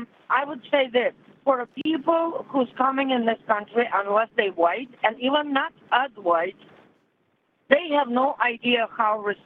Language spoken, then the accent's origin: English; Russia; English is a second language; moved away; Nowadays, because I speak with accent and everybody can understand that I'm from Russia